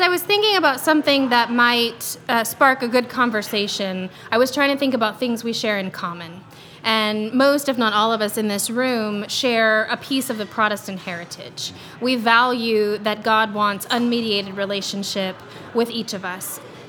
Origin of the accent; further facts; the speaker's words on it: Texas, United States; I grew up in Texas, and so the issues of race and gender were ever present